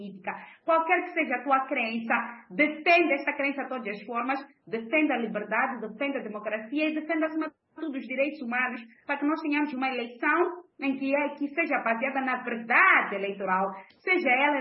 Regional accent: Mozambique; Como moçambicanos, nós temos muita vergonha de dizer que o rei vai nu

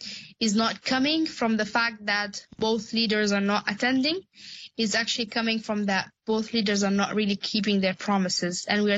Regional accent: Sudan; No, because I'm coming from Sudan, and Sudan have an ongoing conflict and war as we speak.

